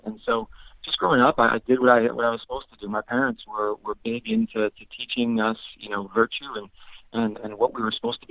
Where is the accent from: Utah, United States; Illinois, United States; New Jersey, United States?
Illinois, United States; Bloomington; And later we moved to Bloomington, Illinois, which is right in the heart of Central Illinois and Peoria Diocese.